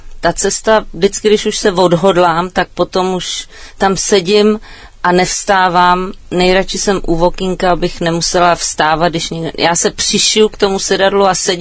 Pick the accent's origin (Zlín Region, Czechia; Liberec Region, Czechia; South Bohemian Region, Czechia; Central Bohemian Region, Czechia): Liberec Region, Czechia; Turnov; born there; also born or lived in Příšovice; No já jsem se narodila v Turnově.